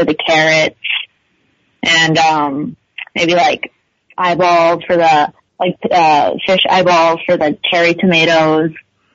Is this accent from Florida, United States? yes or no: no; Los Angeles, California, United States; Like, I'm from Los Angeles. We have a drought, you know?